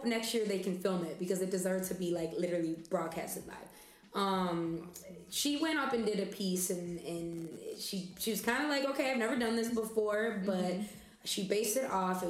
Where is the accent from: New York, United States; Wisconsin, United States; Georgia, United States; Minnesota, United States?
Minnesota, United States; We grew up in the Twin Cities watching Robin Robinson on the news.